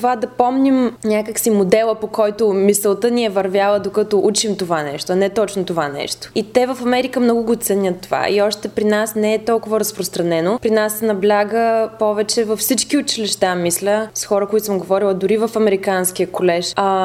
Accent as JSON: {"language": "Bulgarian", "town": "Dimitrovgrad", "region": "Haskovo Province", "country": "Bulgaria", "said": "Само ние сме от България. Имало още двама българи в предишните 20 години, преди това нямало."}